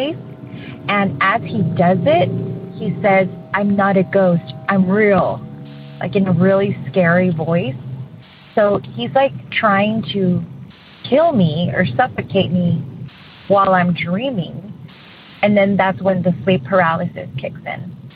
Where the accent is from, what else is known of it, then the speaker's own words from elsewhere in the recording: San Diego, California, United States; I'm from San Diego, and I love your show.